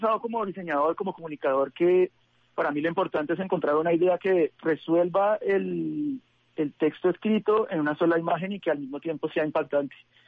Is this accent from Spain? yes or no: no; Colombia; Yo como colombiana en este caso me sentí como un poco sensible por el tema